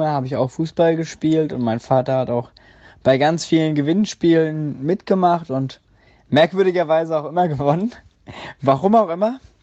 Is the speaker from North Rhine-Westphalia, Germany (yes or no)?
no; Hesse, Germany; Du wolltest ja mal hören, wie man als Hesse HSV-Fan wird.